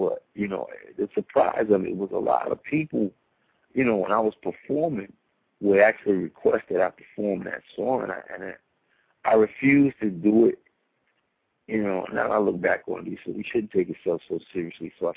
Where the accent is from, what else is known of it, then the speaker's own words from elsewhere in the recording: New York, United States; dances, especially growing up in New York, dances come and go so quickly.